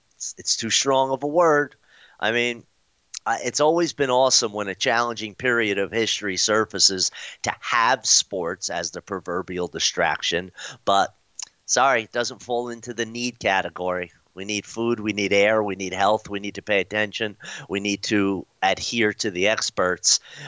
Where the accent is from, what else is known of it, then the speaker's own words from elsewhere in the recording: Tampa, Florida, United States; I'm from Tampa Bay, but Tampa Brady